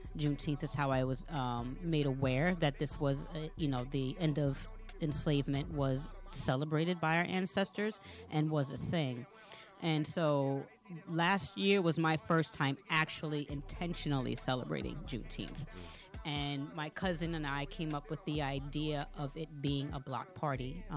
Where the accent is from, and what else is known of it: New York City, New York, United States; born or raised there; also born or lived in Hempstead / Staten Island / the Bronx